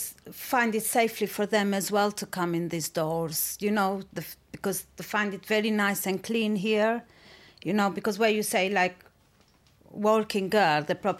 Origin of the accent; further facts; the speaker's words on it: Poland; English is a second language; Yeah, I am from Poland. I was looking for another job, actually, but it was very hard because my language is very difficult.